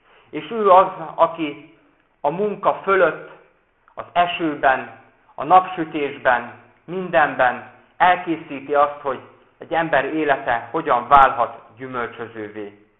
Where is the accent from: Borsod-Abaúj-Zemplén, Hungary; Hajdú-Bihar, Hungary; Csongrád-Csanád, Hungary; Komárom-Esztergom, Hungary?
Borsod-Abaúj-Zemplén, Hungary; Én Borsodabói Zemplén megyéből származom